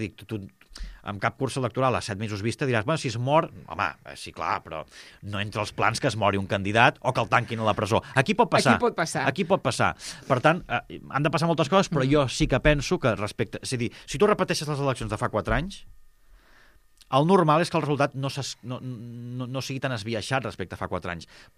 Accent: Súria, Catalonia, Spain; jo sóc de Súria

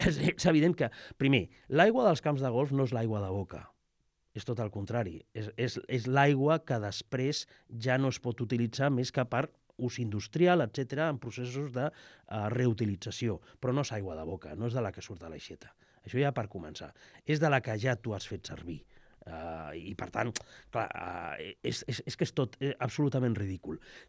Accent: Tarragona, Catalonia, Spain; Jo sóc tarragoní, continuo vivint a Tarragona, i l'any, quan jo era nen, a Tarragona, a la dècada dels 80

